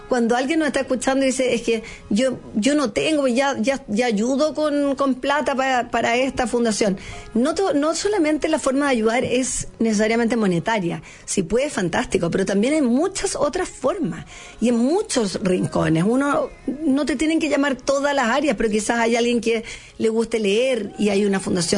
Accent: Chile; ¿Que nos falta todavía como chilenos, como sociedad?

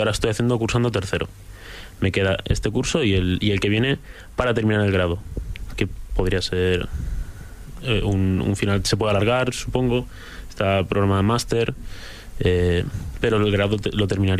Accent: Valencia, Valencian Community, Spain; now in Madrid, Spain; Este es mi segundo año estudiando aquí en Madrid. Yo vengo de Valencia

